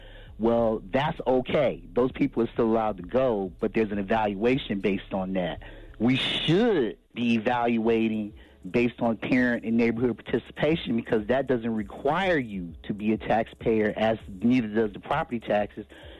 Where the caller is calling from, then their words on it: Cleveland, Ohio, United States; I'm calling you from Cleveland, Ohio.